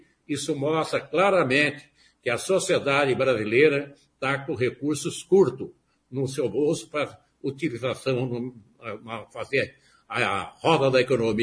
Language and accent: Portuguese; Brazil; Mas vamos aí, nós somos brasileiros, acreditamos no nosso futuro e vamos em frente.